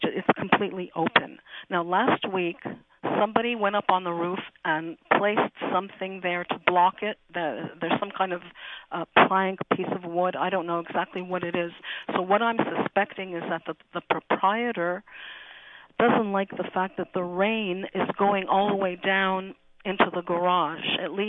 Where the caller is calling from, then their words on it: Montreal, Quebec, Canada; Côte de Neige.